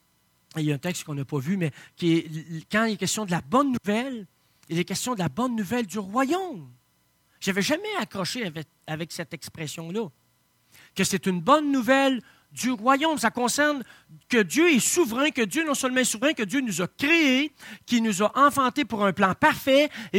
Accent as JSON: {"language": "French", "town": "Shawinigan", "region": "Quebec", "country": "Canada", "said": "mais moi, je parle de même, je viens de Shawinigan."}